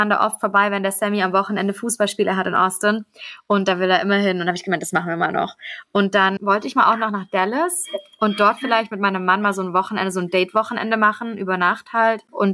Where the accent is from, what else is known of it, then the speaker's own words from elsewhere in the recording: Ulm, Baden-Württemberg, Germany; Ich komme ja ursprünglich aus Ulm, aus dem Schwabeländle.